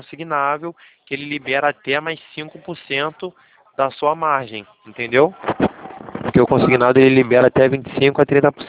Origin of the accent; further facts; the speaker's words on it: Rio de Janeiro, Brazil; Eu sou do Rio de Janeiro. A gente fica aqui no centro do Rio.